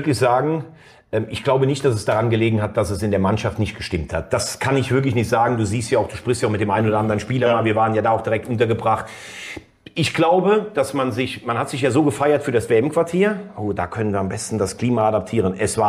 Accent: Rhineland-Palatinate, Germany; Main oder Andernach, da wo ich herkomme.

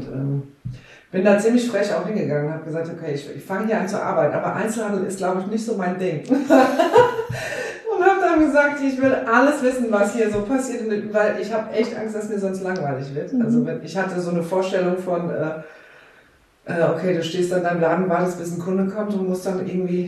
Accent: Groningen, Netherlands; moved away as an adult; now in Koblenz, Germany; Also ich komme ja von Holland, aus Groningen. bin da geboren und habe da, bis ich 22 war ungefähr, gelebt. Und dann bin ich durch Zufall in Koblenz gelandet.

